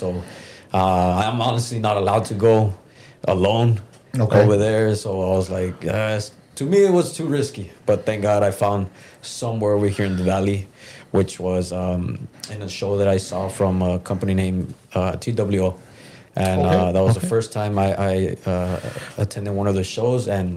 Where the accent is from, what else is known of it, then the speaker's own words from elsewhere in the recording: Brownsville, Texas, United States; I'm from Brownsville, driving every Saturday or every time there was training to FAR and back, FAR and back.